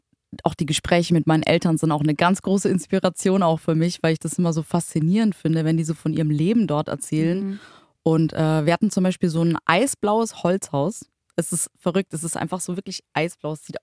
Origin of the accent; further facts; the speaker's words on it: Germany; also born or lived in Siberia, Russia; ich bin mit 2,5 Jahren nach Deutschland gekommen.